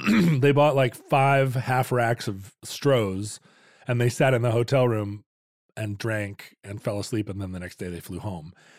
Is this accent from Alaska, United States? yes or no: yes; Anchorage, Alaska, United States; you're growing up in Anchorage, you're like city kids. And Alaska is this enormous place, and you can't get there by road for the most part.